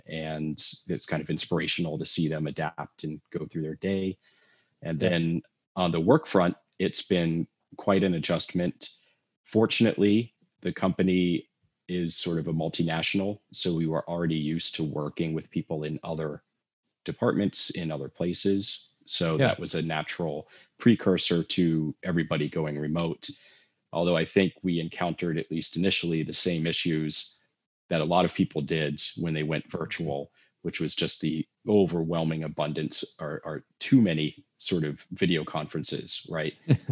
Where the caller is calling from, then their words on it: Los Angeles, California, United States; I am calling in from sunny California, Los Angeles, California.